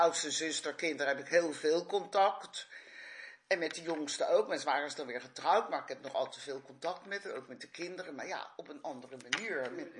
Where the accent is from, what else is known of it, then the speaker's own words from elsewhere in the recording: Roelofarensveen, South Holland, Netherlands; born there; In Roelofarensveen.